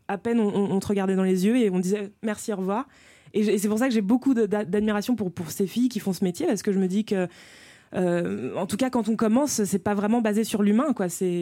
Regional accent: France; accent: French; je garde mon accent français

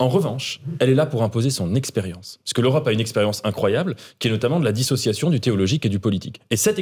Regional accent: France

